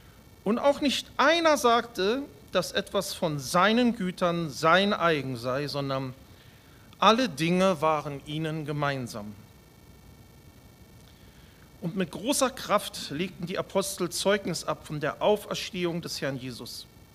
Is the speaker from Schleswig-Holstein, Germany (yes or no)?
yes; Itzehoe, Schleswig-Holstein, Germany; Zurzeit wohne ich ganz im Süden. Aber davor habe ich in Itzehoe gewohnt. Ich komme also aus Itzehoe. Das ist 50, 60 Kilometer nördlich von Hamburg. Also so ein richtiger Fischkopf nicht.